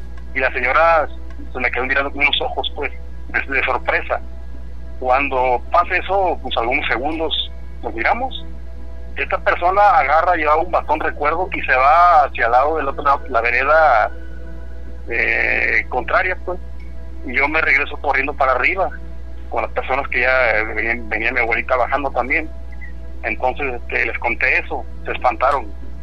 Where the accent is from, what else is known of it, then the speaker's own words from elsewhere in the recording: Pocitos, Veracruz, Mexico; Mire, pues yo les comento que soy originario de Pocitos, Veracruz.